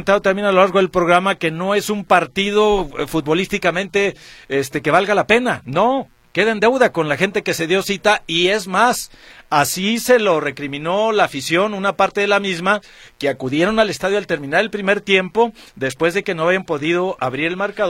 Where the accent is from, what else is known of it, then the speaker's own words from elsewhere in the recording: Mexico; como mexicanos